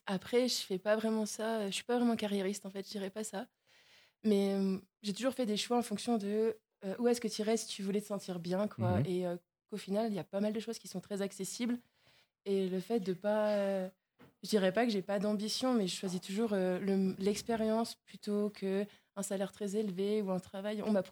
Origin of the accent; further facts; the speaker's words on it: Auvergne-Rhône-Alpes, France; moi, je viens de l'Ain, qui est un endroit très très plat en France. Mais j'ai fait mes études à Mâcon, donc en Bourgogne du Sud.